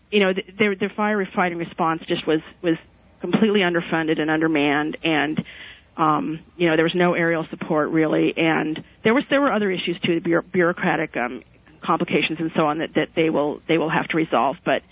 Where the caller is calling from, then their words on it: San Diego, California, United States; Yes, so I'm calling from San Diego, where we are recovering from this a little bit of a natural disaster here.